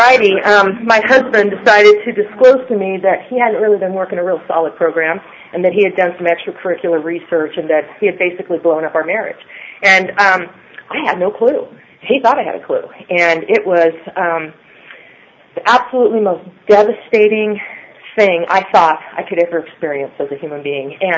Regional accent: Ireland; I'm Irish, and I also have rosacea, so don't think I'm going to pass out.

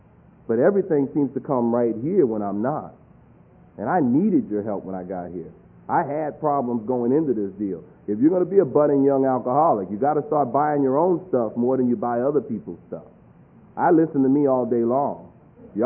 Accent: New York City, New York, United States; because we grew up in New York City.

